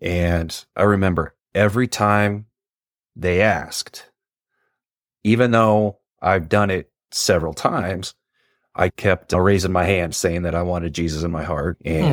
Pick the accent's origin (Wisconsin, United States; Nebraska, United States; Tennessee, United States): Nebraska, United States; Lincoln; I grew up in Lincoln, Nebraska. I was raised there all through college. I got hired onto Fremont Fire, and that was the first time I moved out. And then I moved back to Lincoln once I got hired on Lincoln Fire.